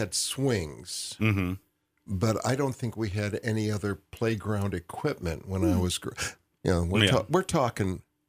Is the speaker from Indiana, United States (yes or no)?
yes; Indiana, United States; Well, because I grew up in Indiana, and that's where I was.